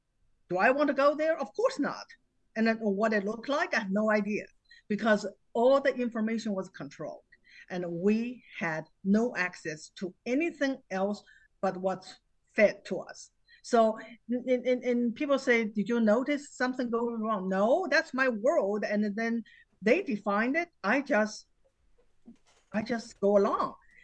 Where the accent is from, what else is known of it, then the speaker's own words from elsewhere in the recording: China; English is a second language; China. And I only, when I was young, I only was able to travel to the neighboring city, which was my hometown, That means my where my parents come from.